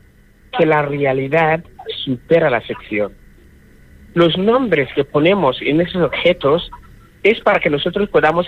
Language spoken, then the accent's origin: Spanish; Ghana; moved away; Yo soy de Ghana, salí de Ghana, correcto.